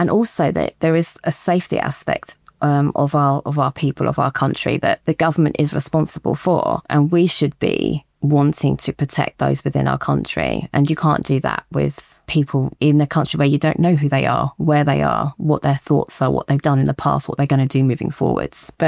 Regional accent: United Kingdom; by reinforcing the importance that, as a British country, we follow predominantly the culture and values of Christianity

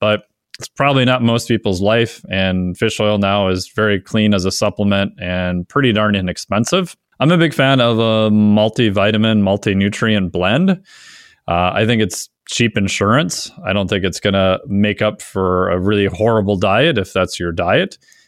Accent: Minnesota, United States; I've spent my whole life growing up in Minnesota

